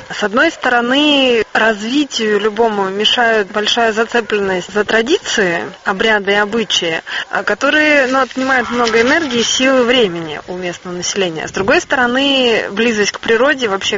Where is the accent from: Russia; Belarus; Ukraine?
Russia; я как человек из России не имею права предлагать что-то стране.